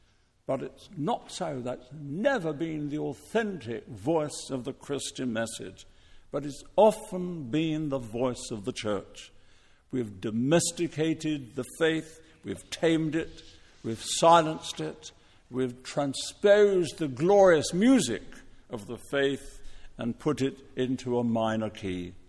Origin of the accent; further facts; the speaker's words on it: England, United Kingdom; I'm quite convinced, as an Englishman, that most of us Christians are not as positive as we should be